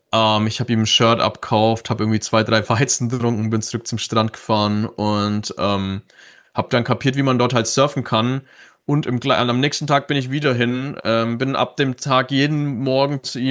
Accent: Bavaria, Germany; Also gerade als Bayer, es war gar nicht so cool

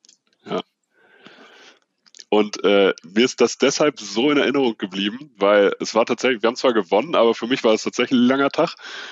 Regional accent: Hildesheim, Lower Saxony, Germany; Also ich komme eigentlich aus Hildesheim.

